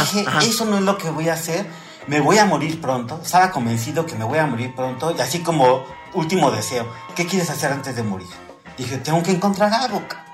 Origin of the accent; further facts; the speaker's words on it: Mexico City, Mexico; born there; moved away as an adult; now in Guadalajara, Mexico; Yo realmente llegué a Guadalajara a los 18 años, yo nací en la Ciudad de México.